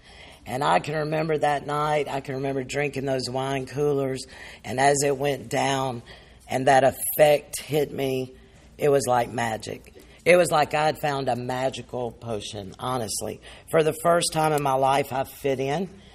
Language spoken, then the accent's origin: English; Montgomery, Alabama, United States; born there; But anyway, my story is, you know, I was born in Montgomery.